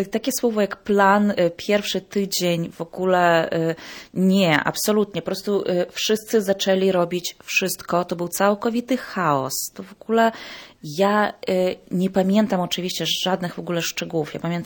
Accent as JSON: {"language": "Polish", "town": "Bila Tserkva", "region": "Kyiv Oblast", "country": "Ukraine", "second_language": "Polish", "moved": "yes", "lives_now": "Poland", "said": "Pochodzę z miasteczka Białocerkiew, które jest miasteczkiem wojskowym."}